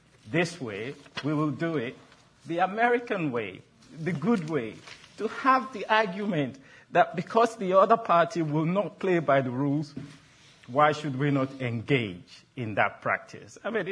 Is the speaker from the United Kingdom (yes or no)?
no; Nigeria; I am a Nigerian.